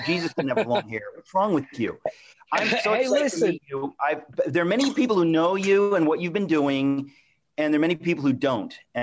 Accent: New York City, New York, United States; I am so excited I get to be a part of that because I'm a New Yorker.

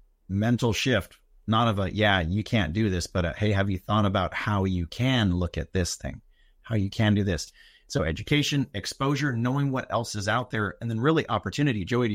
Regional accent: Hawaii, United States; I grew up in Hawaii. It's a small little rock in the middle of the Pacific. It is quite possibly one of the most remote locations for air travel there is.

